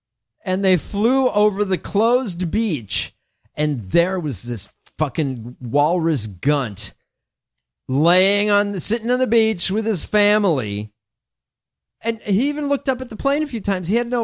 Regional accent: Illinois, United States; my home state. What the fuck is wrong with you guys electing a Republican?

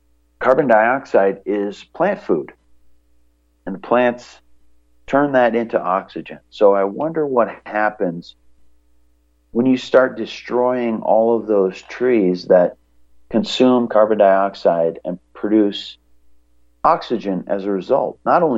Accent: Pacific Northwest, United States; also born or lived in Libby, Montana; I was born in Libby, Montana, and grew up around the Pacific Northwest, Montana, Washington, Idaho.

